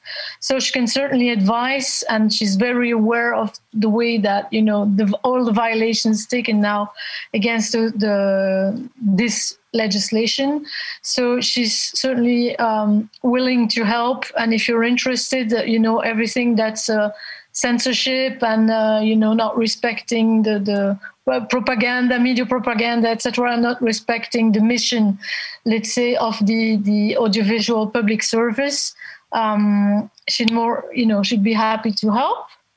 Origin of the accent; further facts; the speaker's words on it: Belgium; I'm a journalist. I'm from Belgium.